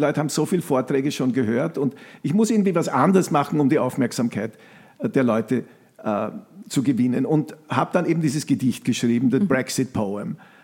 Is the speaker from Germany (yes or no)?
no; Carinthia, Austria; Also wenn mich jemand fragt, ich bin Kärntner.